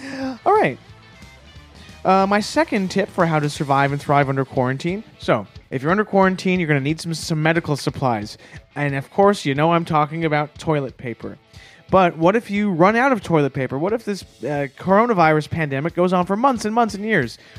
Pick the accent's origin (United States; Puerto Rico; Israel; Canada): Canada; I'm a Canadian.